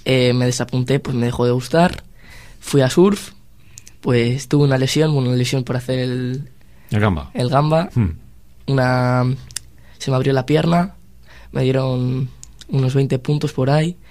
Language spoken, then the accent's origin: Spanish; Cantabria, Spain; Soy tercer cántabro de obstáculos y subcampeón de Cantabria también.